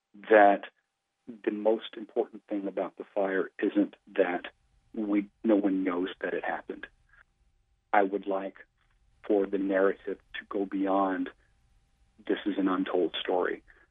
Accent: Natchitoches, Louisiana, United States; I'm from Natchitoches, Louisiana. I grew up pretty tuned into the gay scene in Louisiana. I came out myself, was in Louisiana, and spent a lot of time in New Orleans

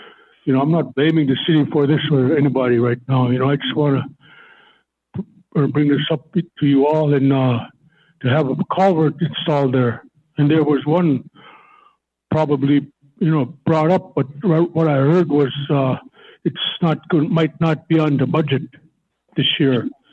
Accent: Bethel, Alaska, United States; I'm from Bethel.

